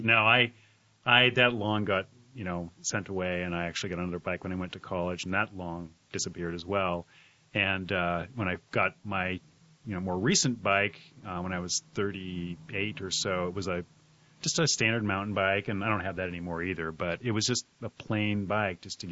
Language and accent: English; Port Angeles, Washington, United States; Well, when I was growing up in Port Angeles, which you mentioned before, I loved riding my bicycle.